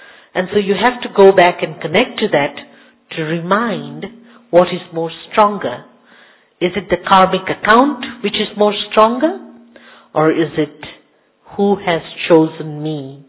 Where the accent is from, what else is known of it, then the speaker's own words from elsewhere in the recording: Zimbabwe; also born or lived in Zambia; now in Kenya; I was born in Zambia, brought up in Zimbabwe, and serving in Kenya, so virtually African. I've been in the center in Kenya since last 31 years, but I was born in Zambia